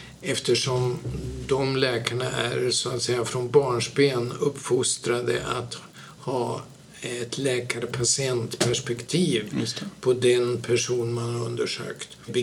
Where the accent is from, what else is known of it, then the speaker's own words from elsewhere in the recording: Umeå, Västerbotten County, Sweden; Man kan ju säga att jag är född och uppvuxen i Umeå, utbildad i Umeå, alltid återvänt till Umeå.